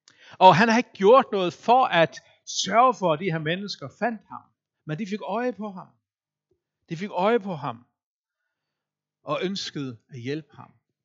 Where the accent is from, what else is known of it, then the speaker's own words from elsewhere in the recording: Faroe Islands; Jeg ved ikke, om det er fordi, jeg er færing